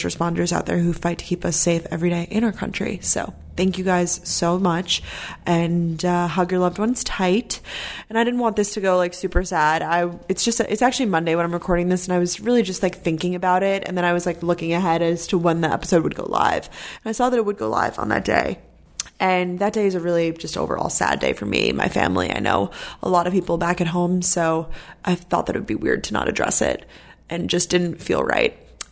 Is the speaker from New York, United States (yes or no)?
yes; Long Island, New York, United States; I'm from Long Island, New York, and my dad was actually a New York City firefighter for a very long time